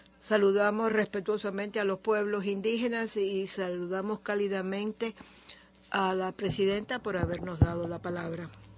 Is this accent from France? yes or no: yes; Nouvelle-Aquitaine, France; Mi pueblo está dividido entre dos estados, entre los más poderosos del mundo, Francia y España. Yo pertenezco al País Vasco Norte